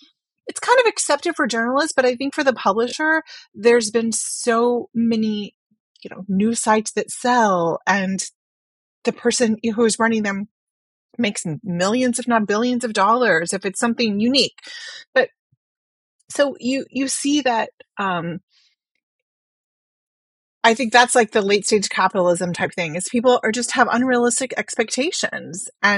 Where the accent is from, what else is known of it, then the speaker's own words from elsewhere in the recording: Edmond, Oklahoma, United States; And I remember my hometown newspaper. The Edmond Sun in Edmond, Oklahoma